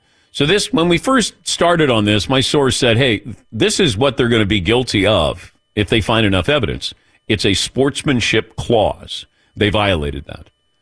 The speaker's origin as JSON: {"language": "English", "town": "Cincinnati", "region": "Ohio", "country": "United States", "said": "And don't compare New Haven pizza to Cincinnati's pizza because I'm from Cincinnati."}